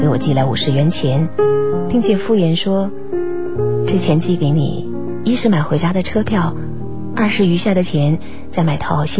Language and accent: Chinese; China; 那就会是我们中国人最最看重的一个节日，传统的春节了